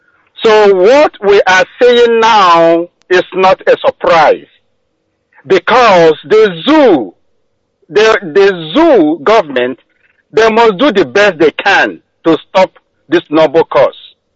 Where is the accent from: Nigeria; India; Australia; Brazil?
Nigeria; Inumbidi, Imo; now in Dallas, United States; And I came from Inumbidi, in Oru, Imo State, Biafra land.